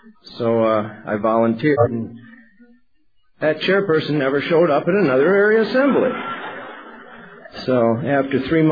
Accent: St. Joseph, Michigan, United States; now in Kalamazoo, United States; I was born and raised in St. Joseph, Michigan, and ended up moving to Kalamazoo after treatment.

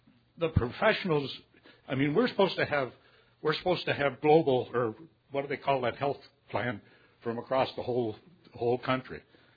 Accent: Canada; and I am a Canadian, and I'm a very proud Canadian.

